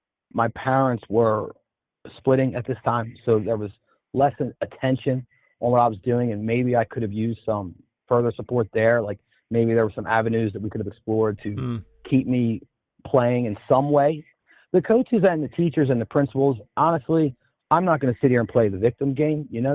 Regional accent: Bridgeton, New Jersey, United States; But the problem was I grew up in Bridgeton, New Jersey, and it's a great historic neighborhood, but it also has its dark side.

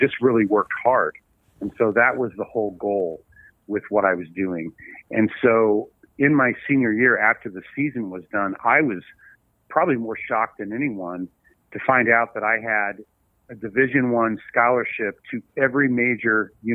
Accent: Kansas City, Missouri, United States; I'm from Kansas City, Missouri. I have a sister.

